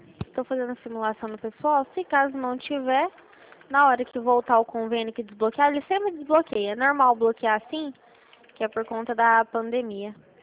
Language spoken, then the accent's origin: Portuguese; Varginha, Minas Gerais, Brazil; born there; now in São Paulo, Brazil; Não, eu nasci aí, mas eu moro aqui em São Paulo.